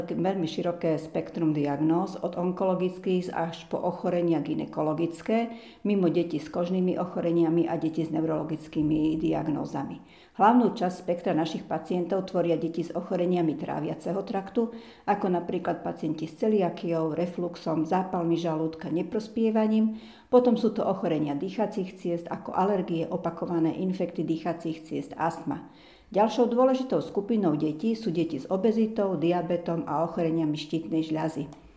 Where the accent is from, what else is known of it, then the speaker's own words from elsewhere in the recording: Zemplín, Slovakia; now in Bardejov, Slovakia; Som rodina Zemplínčanka a do Bardejova som sa prisťahovala po ukončení štúdia.